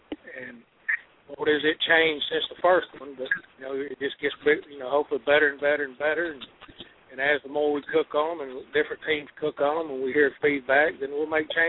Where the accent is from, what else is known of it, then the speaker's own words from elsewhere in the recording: Georgia, United States; also born or lived in West Texas; Lived in West Texas for 9 years, learned how to do a lot of beef barbecue out there. I'm originally from Georgia